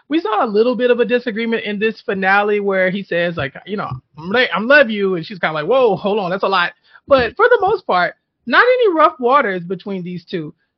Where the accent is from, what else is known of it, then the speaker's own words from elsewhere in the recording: Houston, Texas, United States; I'm from Houston, and so I'm like, do I know Serena, who are your people?